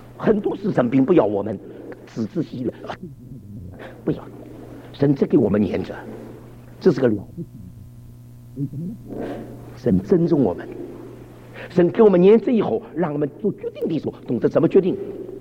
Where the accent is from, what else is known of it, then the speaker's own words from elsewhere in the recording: Shanghai, China; 我这个上海鬼听得懂吧